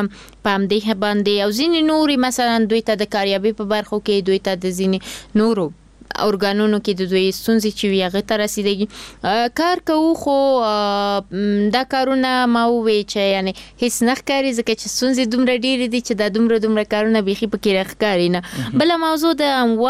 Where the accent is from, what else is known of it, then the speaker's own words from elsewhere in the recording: Kabul, Afghanistan; born there; زه په کابل کې زیږیدلی یم